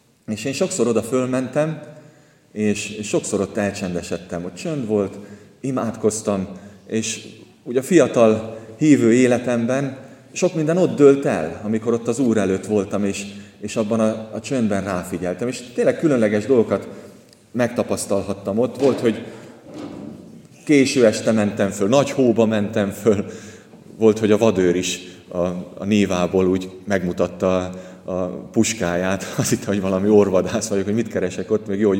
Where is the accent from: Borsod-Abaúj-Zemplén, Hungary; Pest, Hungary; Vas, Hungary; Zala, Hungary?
Pest, Hungary; Monor; Ugye én Monoron nőttem fel, és ott a Alföldnek, meg a Gödöllői Dombságnak a találkozásánál ott van az úgynevezett Strázsa-hegy